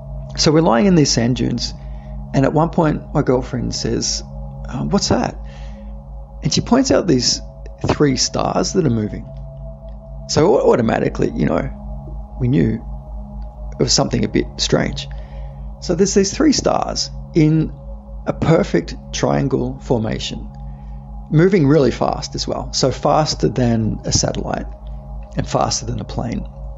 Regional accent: Australia; I'm from Australia

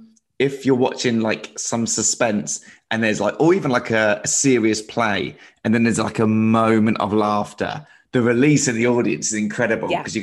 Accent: England, United Kingdom; especially growing up in England, her films were always on

